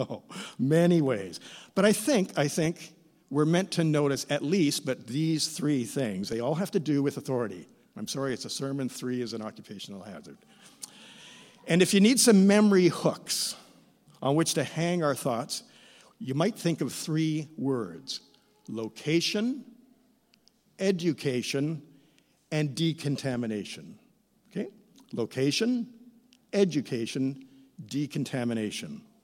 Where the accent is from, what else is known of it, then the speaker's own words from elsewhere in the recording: Oakville, Ontario, Canada; Here in Victoria, elsewhere in my adulthood, I'm always … But in my boyhood, growing up in Oakville, Ontario, certainly among my siblings